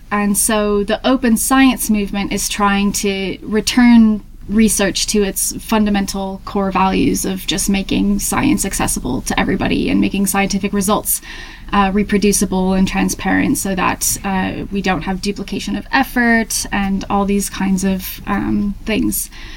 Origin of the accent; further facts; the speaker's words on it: Hampton, New Hampshire, United States; So, I'm originally from Hampton, New Hampshire in the US.